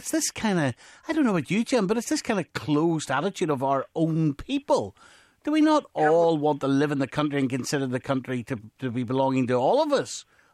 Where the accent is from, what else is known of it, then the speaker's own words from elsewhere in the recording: Northern Ireland, United Kingdom; We're all from Northern Ireland